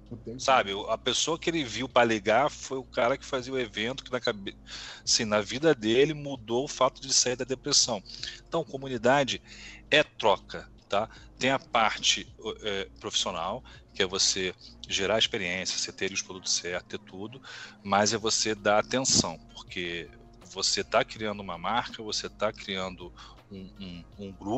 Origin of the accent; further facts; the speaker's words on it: São Paulo, Brazil; Pô, sou aqui de São Paulo, precisa ter mais eventos aqui.